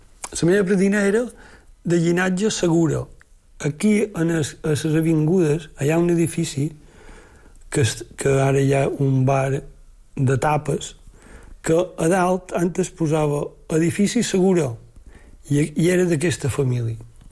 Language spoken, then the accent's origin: Catalan; Sóller, Balearic Islands, Spain; born there; Vaig néixer a Solla, dia 8 de novembre del 57.